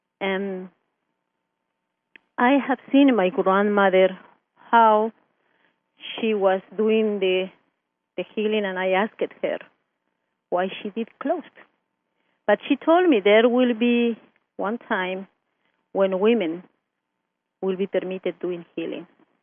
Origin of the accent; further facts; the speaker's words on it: Puno, Peru; First, I came from Peru, but from the south side of Peru, and that is the highest part of the world, what is the high plateau.